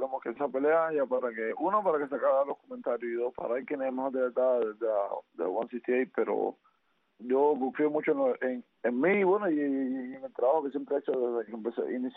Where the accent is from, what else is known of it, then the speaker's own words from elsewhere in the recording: Villa Clara, Cuba; Donde yo me crié en Villa Clara fue un lugar no muy agradable para las personas.